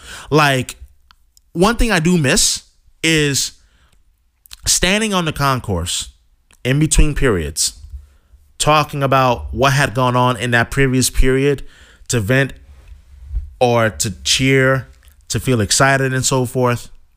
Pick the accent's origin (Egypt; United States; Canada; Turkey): United States; Boston, Massachusetts; One of the great things about being a Bostonian is just the passion of the fans here in Boston.